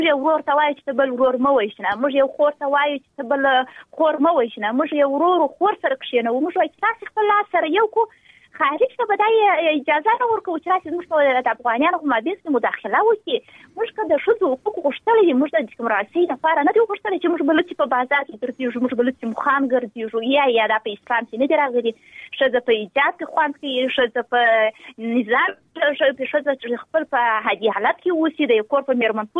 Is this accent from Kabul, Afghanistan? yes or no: no; Helmand, Afghanistan; زه خپله د هلمند اوسېدونکی یم.